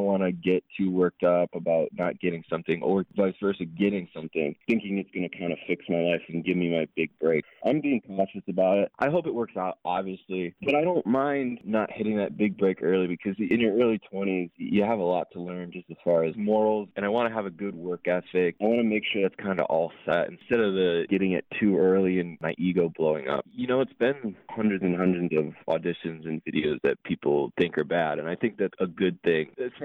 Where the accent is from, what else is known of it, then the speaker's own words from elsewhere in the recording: Chicago, Illinois, United States; also born or lived in Michigan; oh, I'm from Chicago, I'm from Michigan. You don't hear that a lot.